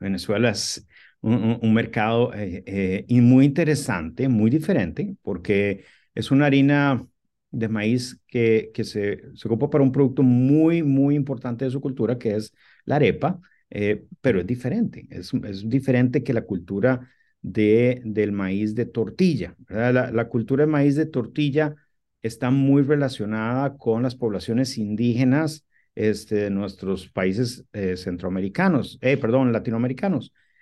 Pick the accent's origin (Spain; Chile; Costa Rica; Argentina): Costa Rica; now in United States; Yo soy costarricense y yo nací con aguacates en mi país y conozco perfectamente el mundo de aguacates desde pequeño